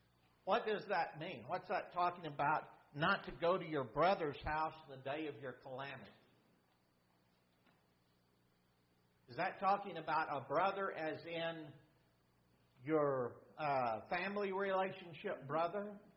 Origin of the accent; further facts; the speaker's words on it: Pampa, Texas, United States; He and his wife were a little bit younger than mom and dad and all their friends when I was growing up from Pampa, Texas, and they now live in the Dallas-Fort Worth area.